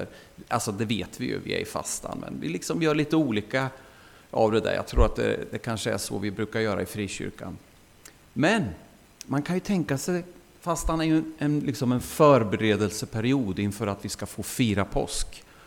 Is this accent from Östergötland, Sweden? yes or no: yes; Östergötland, Sweden; Jag är östgöte som ni säkert hör. Så ni kan vara trygga med det. Jag bor i Hjulsbro. Och med fru och barn, fyra barn.